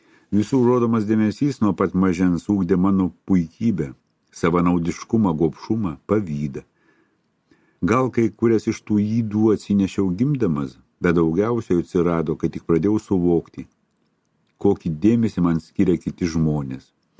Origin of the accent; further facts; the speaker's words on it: Kretinga, Samogitia, Lithuania; born there; Gimiau aš mažame Žemaitijos miestelėje Kretingoje, gimiau atrodo, niekam nereikalingas, nelaukimas ir nelaikų, gimęs svėriau tik 1,1 kg.